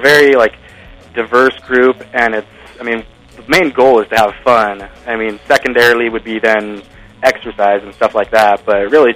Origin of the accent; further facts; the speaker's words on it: Arcata, California, United States; I grew up in Arcata.